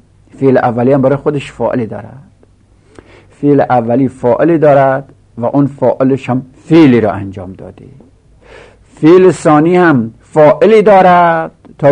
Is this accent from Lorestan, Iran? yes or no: yes; Lorestan, Iran; accent: Lorestani; همچنین لهجه ما لرستانی ها